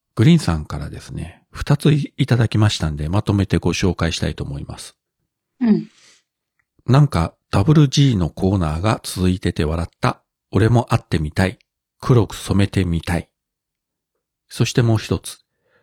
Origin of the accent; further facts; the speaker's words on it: Kyushu, Japan; 九州生まれ、九州育ちの私には